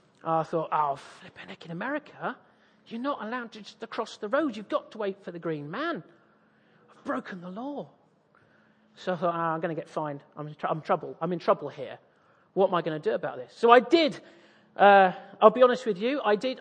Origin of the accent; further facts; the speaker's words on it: East of England, United Kingdom; I'm from East Anglia.